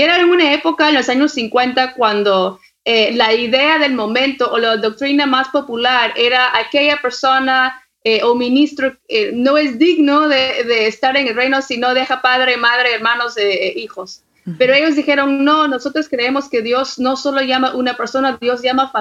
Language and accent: Spanish; United States; Spanish is a second language; moved away as an adult; now in Peru; aunque yo crecí en Estados Unidos, de niña sentí el llamado de seguir las pisadas de mis abuelos. Y de joven me mudé sola al Perú